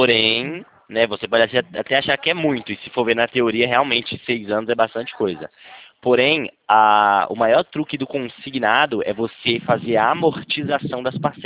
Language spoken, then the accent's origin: Portuguese; Limeira, São Paulo, Brazil; eu sou de São Paulo, Limeira, São Paulo.